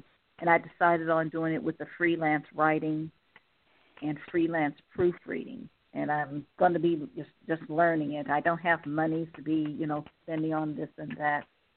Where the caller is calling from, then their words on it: Ohio, United States; I'm calling from Ohio.